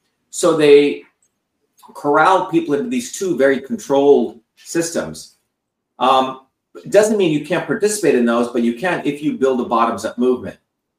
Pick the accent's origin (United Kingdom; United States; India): India; And when I was growing up in India